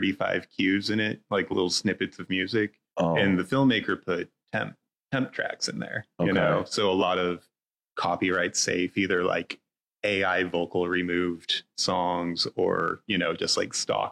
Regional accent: Wasilla, Alaska, United States; I was a teenager from Wasilla, Alaska. I didn't know anything about anything.

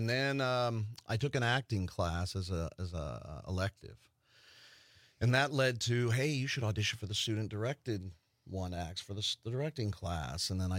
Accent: Las Vegas, Nevada, United States; Well, I'm originally not from Wisconsin. I'm from Las Vegas, Nevada.

